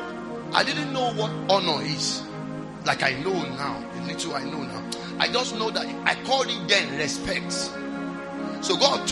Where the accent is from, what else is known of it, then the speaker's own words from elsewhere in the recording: Ibadan, Oyo, Nigeria; I said, I'm from Ibadan. I'm trying to get admission to this school